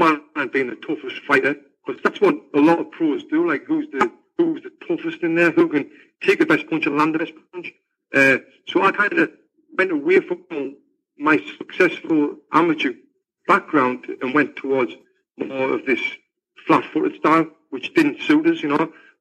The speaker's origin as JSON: {"language": "English", "town": "Sunderland", "region": "North East England", "country": "United Kingdom", "tie": "born or raised there", "said": "When I fought in my hometown, Sunderland, I used to sell a shit ton of tickets"}